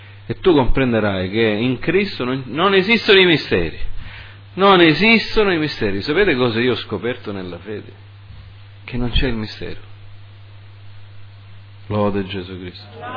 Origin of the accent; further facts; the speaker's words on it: United States; io che ero, che sono cresciuto in America